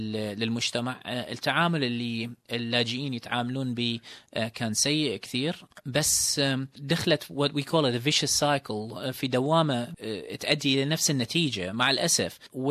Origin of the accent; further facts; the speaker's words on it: Iraq; إلي ذكريات طفولتي بالعراق